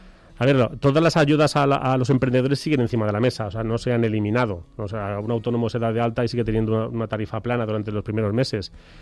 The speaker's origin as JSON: {"language": "Spanish", "town": "Leganés", "region": "Community of Madrid", "country": "Spain", "tie": "born or raised there", "said": "Yo nací en La Paz, mis padres ya vivían en Leganés y yo nací en La Paz porque no había, era el hospital, fíjate, cruzar Madrid entero para ir al hospital de La Paz a que mi madre diese a luz. Y en cuanto le dieron el alta, pues ya nos vinimos a Leganés."}